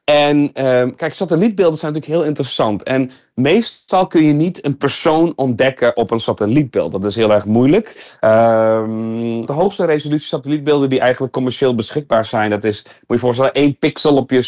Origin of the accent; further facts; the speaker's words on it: Friesland, Netherlands; ik kom uit Friesland